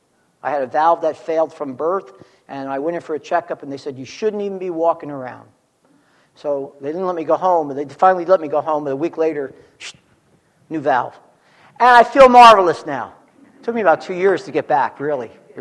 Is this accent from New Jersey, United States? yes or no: yes; New Jersey, United States; Because when we grew up in New Jersey, there weren't all the churches that were there that are there now. Everyone I knew was either Roman Catholic or Jewish.